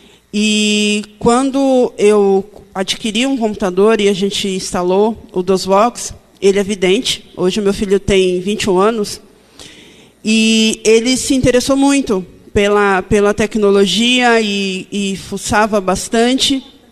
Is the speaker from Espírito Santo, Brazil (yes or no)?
no; São Paulo, Brazil; a minha primeira vez aqui em Porto Alegre, eu sou de São Paulo.